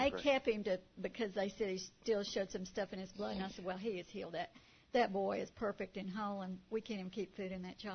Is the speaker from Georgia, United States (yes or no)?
no; New Braunfels, Texas, United States; I'm from New Braunfels, Texas.